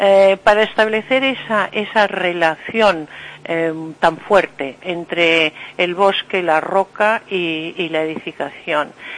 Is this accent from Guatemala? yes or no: no; Galicia, Spain; que nosotros como ciudadanos, como gallegos, nos sintamos orgullosos de nuestro patrimonio